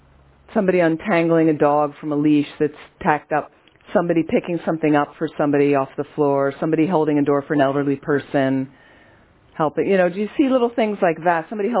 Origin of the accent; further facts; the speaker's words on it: Philadelphia, Pennsylvania, United States; So I grew up in Philadelphia. Philadelphians are very in your face, okay? So for me, it's a familiar culture.